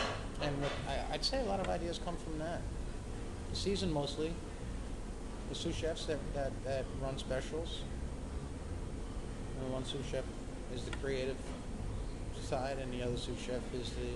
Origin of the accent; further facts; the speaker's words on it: Philadelphia, Pennsylvania, United States; moved away as an adult; also born or lived in New York City / Los Angeles; I grew up in Philadelphia. Huh. And I worked in professional kitchens in Philadelphia for about 2 years. Then I moved to New York City.